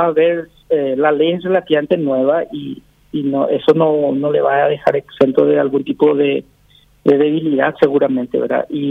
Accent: Paraguay; Como paraguayo estoy convencido

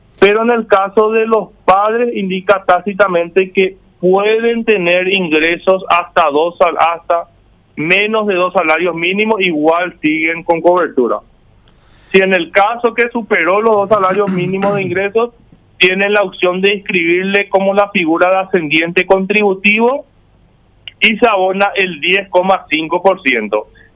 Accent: Paraguay; nosotros como paraguayos

